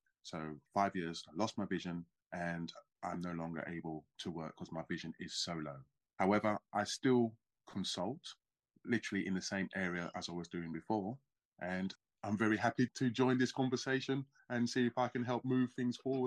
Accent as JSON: {"language": "English", "country": "United Kingdom", "lives_now": "Netherlands", "said": "I'm a British national currently residing in the Netherlands."}